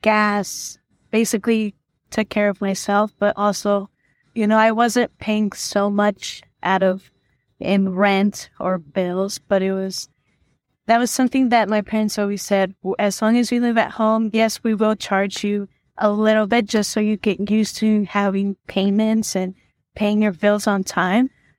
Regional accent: New York, United States; and I grew up in New York, so it was really hard to justify paying expensive rent when I had a place at home.

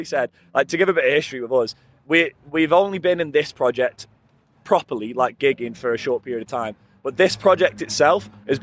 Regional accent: Stoke-on-Trent, West Midlands, United Kingdom; we're a band that puts proud forth that we're from Stoke, and that we're a Stoke band.

